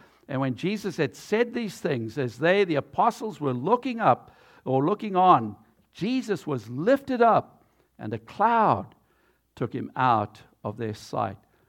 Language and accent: English; South Africa; When I was growing up in South Africa, we actually recognized Ascension Thursday.